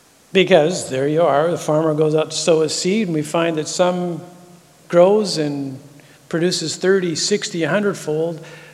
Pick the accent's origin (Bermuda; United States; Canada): Canada; Vancouver, British Columbia; So I'm from Vancouver, British Columbia.